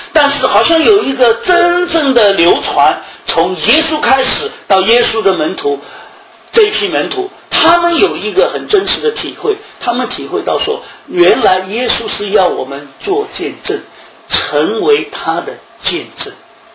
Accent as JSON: {"language": "Chinese", "country": "China", "said": "这个我们中国人说啊，这个香烟传到我这一代都断了，是一个很大的羞耻"}